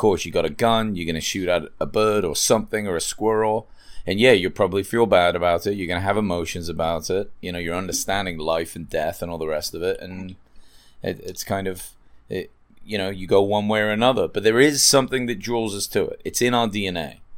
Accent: England, United Kingdom; I grew up in England with a vegetarian family, and my dad was a pacifist.

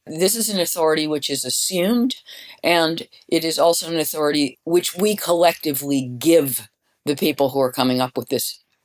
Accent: London, United Kingdom; I am a Londoner.

